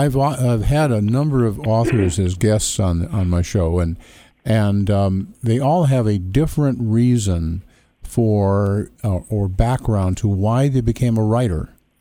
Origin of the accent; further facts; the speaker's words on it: Chicago, Illinois, United States; Now, I was raised in Chicago and its suburbs